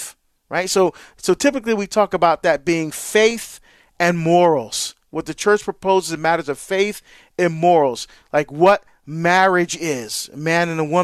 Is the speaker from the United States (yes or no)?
yes; Hillside, New Jersey, United States; I am, my friend. I am. Went to Christ the King High School and Parish.